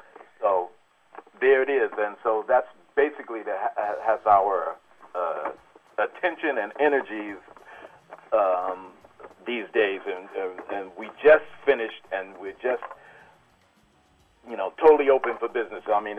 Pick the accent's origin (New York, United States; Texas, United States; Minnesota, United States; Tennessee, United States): New York, United States; also born or lived in New Jersey; I grew up in New York and New Jersey, and so a lot of those things are just like breathing.